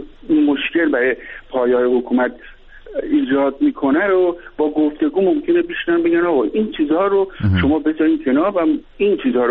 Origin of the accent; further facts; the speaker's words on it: Iran; من به عنوان یک ایرانی، به عنوان یک ایرانی که در ایران زندگی میکنم،